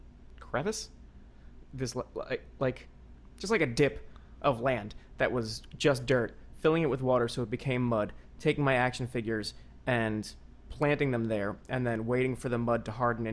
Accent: New Jersey, United States; we would have a garden growing up in Jersey where my mom would plant tomatoes and corn

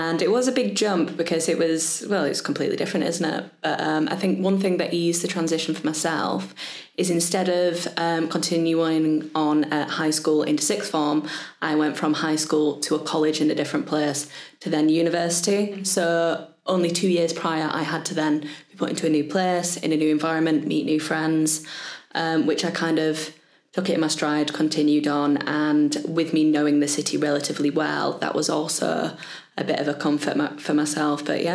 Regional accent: Leeds, Yorkshire and the Humber, United Kingdom; I'm still staying in Leeds now. Born and bred, never moved. Well, moved once, regretted it, now I'm back. Great city.

